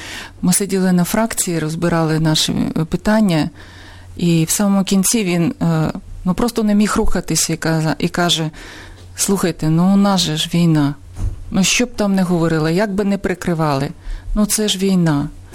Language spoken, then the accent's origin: Ukrainian; Kyiv, Ukraine; тому що ми кияни, серед нас є корінні кияни в третьому поколінні